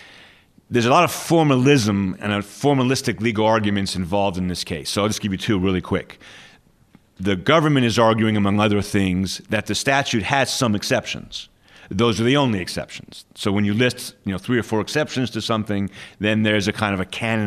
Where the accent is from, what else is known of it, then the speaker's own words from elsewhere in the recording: New York, United States; I'm originally from New York, but I spent most of my time in the South.